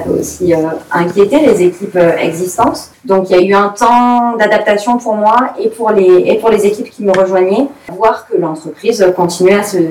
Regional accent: Digne-les-Bains, Provence-Alpes-Côte d'Azur, France; Alors, moi je suis née à Digne, j'ai fait toute ma scolarité donc à Digne-les-Bains.

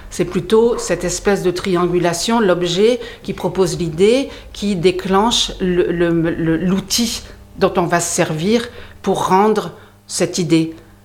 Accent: Southern France, France; also born or lived in Brussels, Belgium; c'est quand je suis revenue de Bruxelles dans le Midi où j'ai retrouvé mon pays et mon enfance

